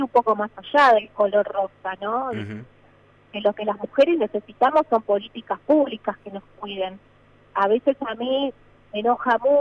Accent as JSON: {"language": "Spanish", "region": "Santa Fe", "country": "Argentina", "tie": "born or raised there", "said": "Justo, que es Santa Fe, que es mi ciudad natal, donde vive mi mamá"}